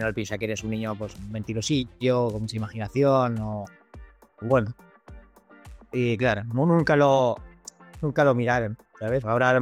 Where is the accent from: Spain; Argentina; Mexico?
Spain; Barcelona, Catalonia; born there; now in Pontevedra, Spain; nací en Barcelona hace 40 años, aunque ahora resido en otra ciudad que es Pontevedra